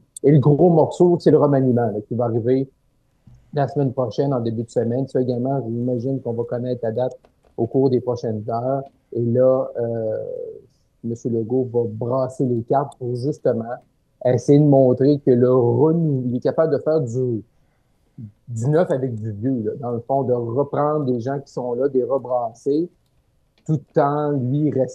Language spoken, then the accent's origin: French; Quebec, Canada; c'est pas ici à Québec, mais c'est dans ma région natale, le Seigneur de Saint-Jean.